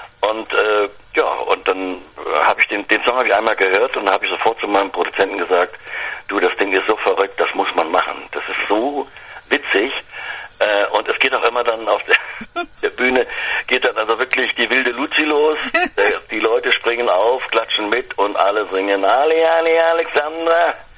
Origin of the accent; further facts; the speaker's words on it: Eschwege, Hesse, Germany; Ja, klar, habe ich gemacht hier in meiner Heimatstadt Eschwege.